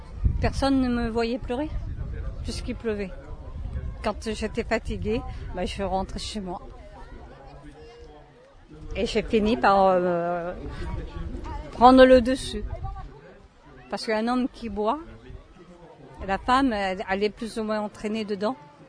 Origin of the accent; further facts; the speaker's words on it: France; Et je suis française, donc je peux parler.